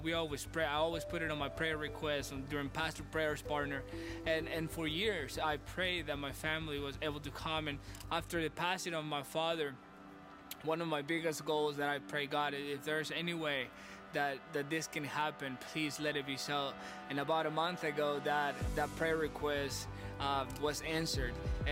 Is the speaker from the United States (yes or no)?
no; Peru; moved away as an adult; I'm originally from Peru. I grew up there the first 18 years of my life. We lived in a little tiny little home with dirt floors, with a roof that was just falling down.